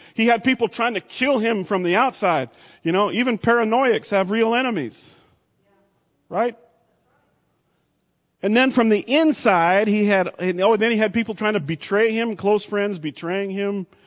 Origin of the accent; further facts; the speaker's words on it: Texas, United States; There's nobody prouder than being a Texan than me, right? Nobody.